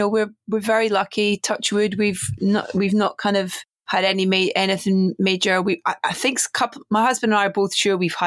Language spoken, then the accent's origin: English; Scotland, United Kingdom; I'm Scottish. It's in my blood.